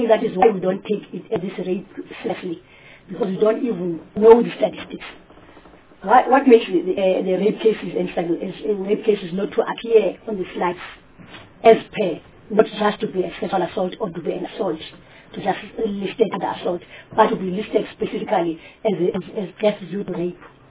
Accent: Eastern Cape, South Africa; I'm from Eastern Cape.

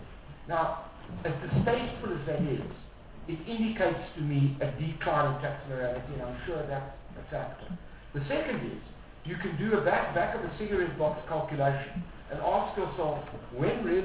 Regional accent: South Africa; I feel as a South African a sense of extraordinary moral superiority

